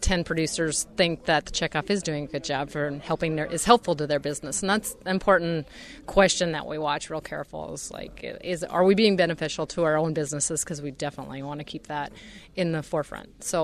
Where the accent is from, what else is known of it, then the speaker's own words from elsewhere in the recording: Lemmon, South Dakota, United States; I am the producer communications chairman this year, and I'm from Lemon, South Dakota, or close to it.